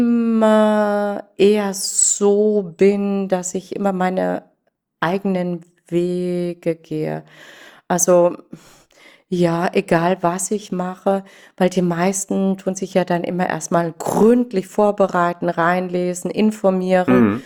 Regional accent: Freiburg, Baden-Württemberg, Germany; ich bin ja ursprünglich am Freiburger Stadttheater groß geworden, weil mein Papa war ja Opernsänger

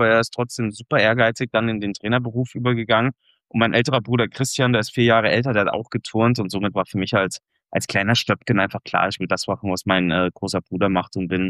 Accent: Wetzlar, Hesse, Germany; Aber groß geworden bin ich hier in Wetzlar.

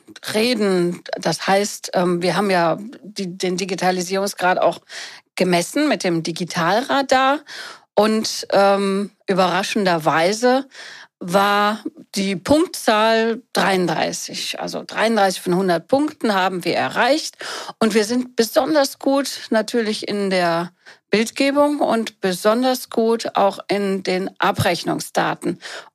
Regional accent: North Rhine-Westphalia, Germany; now in Berlin, Germany; ich komme aus Nordrhein-Westfalen, bin jetzt ja hier in Berlin

